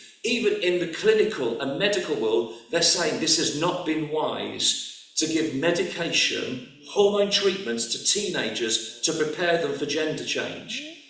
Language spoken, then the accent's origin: English; England, United Kingdom; I'm very pleased that I'm British. And I say British, my identity is as United Kingdom. I believe in the United Kingdom. I'm English, but I like being, my passport thankfully says I'm from the United Kingdom.